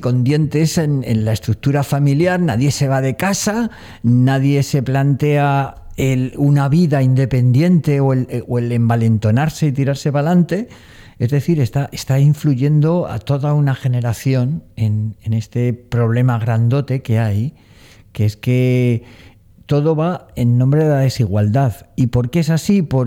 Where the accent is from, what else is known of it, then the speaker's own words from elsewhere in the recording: Madrid, Community of Madrid, Spain; yo he vivido de chaval y de jovencito en Madrid